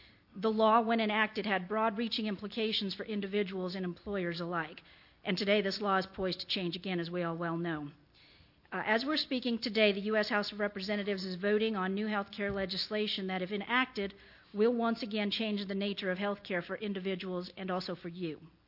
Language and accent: English; Arizona, United States; I'm from Arizona, and I grew up in a small ranching community in the high country of the state.